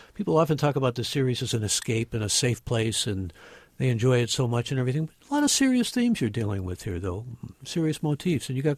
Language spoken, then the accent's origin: English; Cleveland, Ohio, United States; moved away as an adult; now in San Francisco, United States; I came from Cleveland here in 1972.